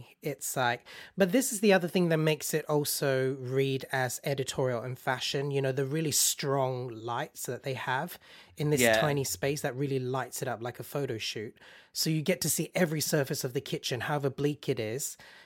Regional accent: Australia; growing up in Australia

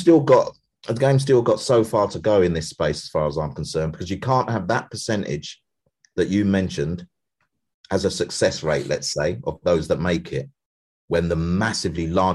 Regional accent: London, United Kingdom; because I'm from East London.

